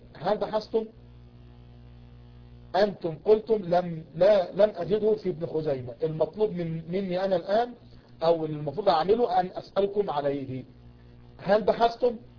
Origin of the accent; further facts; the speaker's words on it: Egypt; accent: Egyptian; بنتكلم باللغه العاميه وبنتكلم باللهجه المصريه